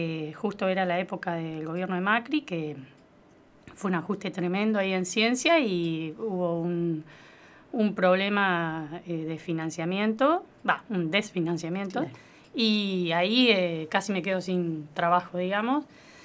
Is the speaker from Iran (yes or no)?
no; La Pampa, Argentina; De un pueblazo de acá de cerquita de Colonia Barón. Y me vine a estudiar cuando terminé el colegio